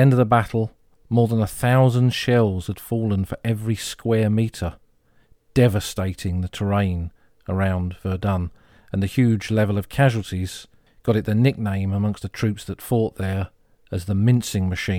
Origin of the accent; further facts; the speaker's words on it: England, United Kingdom; "No," I said, "I'm from England, although my grandmother was French."